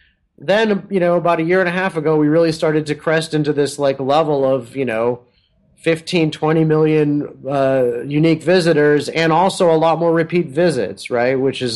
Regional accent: Midwest, United States; I'm a Midwesterner

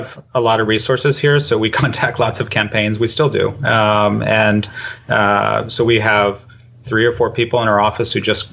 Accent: California, United States; now in China; hey, I'm from California, I'm not scary, I'm living in China

